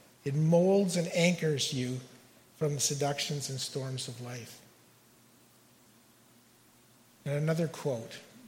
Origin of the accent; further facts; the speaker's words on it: Chilliwack, British Columbia, Canada; I grew up in Chilliwack. Some of you know where that is down the road?